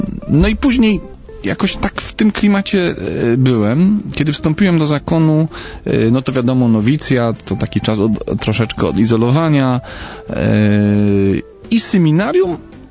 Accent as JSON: {"language": "Polish", "town": "Śrem", "region": "Greater Poland Voivodeship", "country": "Poland", "tie": "born or raised there", "said": "ja się wychowałem w Śremie koło Poznania"}